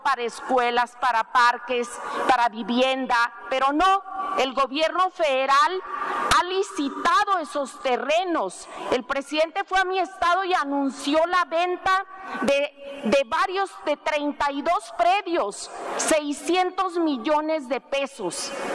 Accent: Loreto, Baja California Sur, Mexico; Para referirme a un problema de mi pueblo de Loreto, Baja California

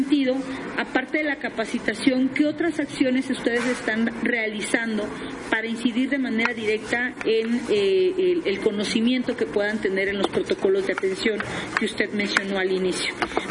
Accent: Puebla, Mexico; Quiero compartirles que en Puebla, yo soy del estado de Puebla

